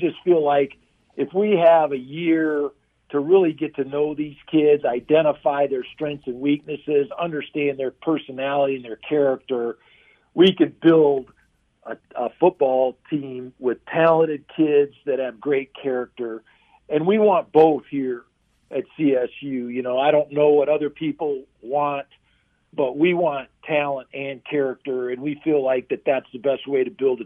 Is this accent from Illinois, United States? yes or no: no; Wisconsin, United States; I'm from Wisconsin, so I got a lot of family back there.